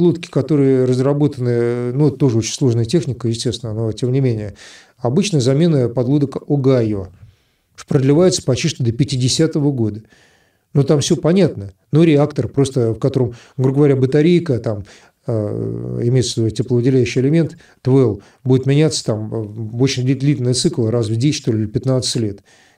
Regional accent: Russia; я русский, россиянин, я этим горжусь. При всех моих русских кабардинских кровях.

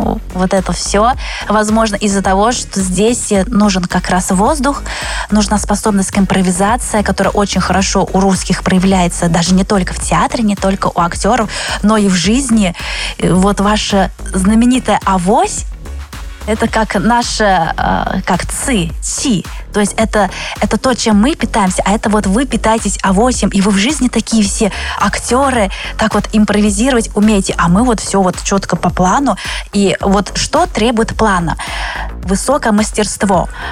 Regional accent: Russia; first language Chinese; Russian is a second language; Да, я сначала говорила на китайском языке, и это мой первый родной язык. Я когда говорю людям в России, что я выросла здесь, в России, мне говорят, а, так ты наша русская.

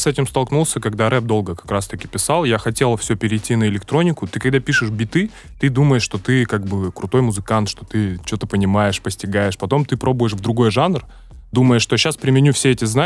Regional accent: Novy Urengoy, Yamalo-Nenets Autonomous Okrug, Russia; Было очень скучно у меня в родном городе, в Новом Уренгое, без интернета

